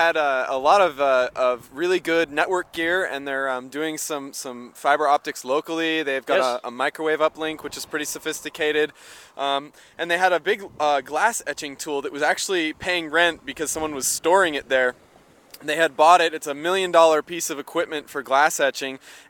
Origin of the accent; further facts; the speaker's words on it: United States; really this is a special moment for me personally as an American.